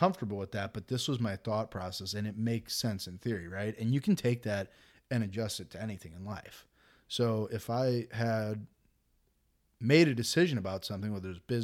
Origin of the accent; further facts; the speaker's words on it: St. Louis, Missouri, United States; And obviously growing up in St. Louis, like people, like he was kind of a lightning rod, man.